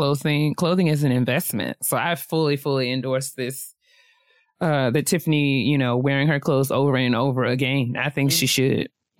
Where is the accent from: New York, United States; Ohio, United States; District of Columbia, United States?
New York, United States; White Plains; I'm from White Plains, New York.